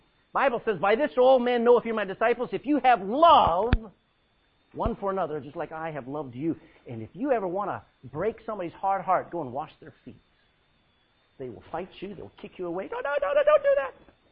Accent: Texas, United States; when I was growing up, that's how my feet looked all the time, man. Growing up in Texas, you don't wear shoes unless they're boots.

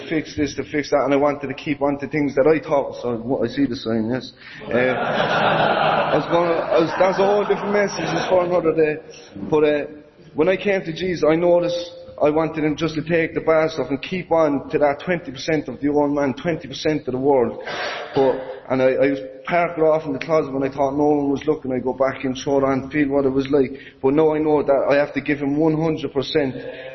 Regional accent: Ballincollig, Munster, Ireland; now in Dublin, Ireland; So I'm from Cork and I'm from Ballincollig. I'm up in Dublin at the moment

